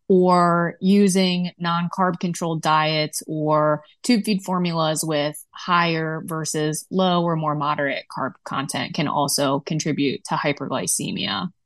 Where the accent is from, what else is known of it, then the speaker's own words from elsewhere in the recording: Midwest, United States; but as a Midwesterner, I firmly stand by pop.